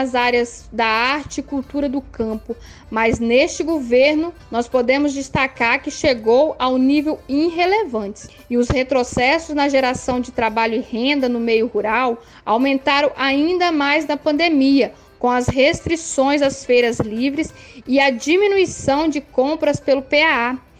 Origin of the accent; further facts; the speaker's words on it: Espírito Santo, Brazil; Eu mesma acompanho um grupo lá no meu estado do Espírito Santo